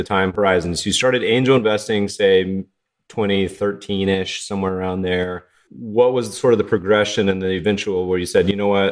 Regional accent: Colorado, United States; I grew up partially in Colorado and lived in Tahoe for a bit and had stayed in Jackson.

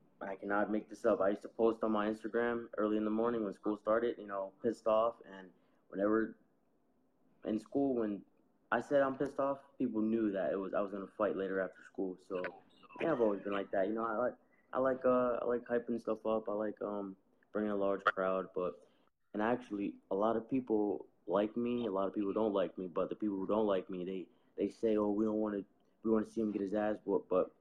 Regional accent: Camden, New Jersey, United States; Camden, yeah.

